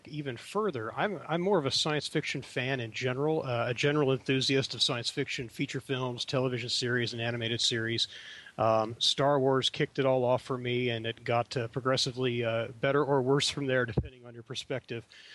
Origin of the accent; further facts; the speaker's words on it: Greenville, Ohio, United States; As a kid, I grew up in Greenville, Ohio.